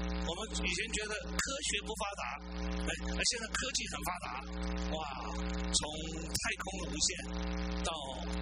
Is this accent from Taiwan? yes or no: yes; Taiwan; 我小时候在台湾啊